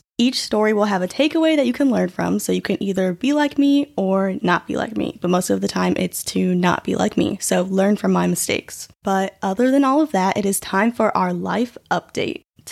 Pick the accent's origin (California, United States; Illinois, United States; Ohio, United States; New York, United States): Illinois, United States; also born or lived in Chicago; I was born in Chicago but lived in the suburbs, but then over time my family decided to move to rural Illinois in the hopes of settling down and giving my older sister and I a close-knit community to grow up in.